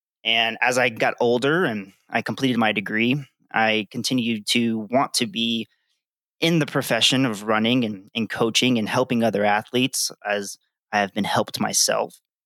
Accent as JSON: {"language": "English", "town": "Denver", "region": "North Carolina", "country": "United States", "tie": "born or raised there", "also_born_or_lived": "Ithaca, New York", "lives_now": "Flagstaff, United States", "said": "I am originally from Ithaca, New York. I was born in New York. Parents were in the military, so I grew up most of my life in right outside of Charlotte, North Carolina, a small town called Denver."}